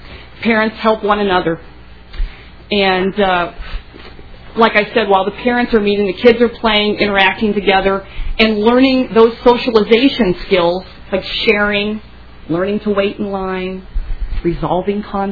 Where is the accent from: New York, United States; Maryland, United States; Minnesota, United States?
Minnesota, United States; West St. Paul; I am from West St. Paul. I'm in the district, school district 197.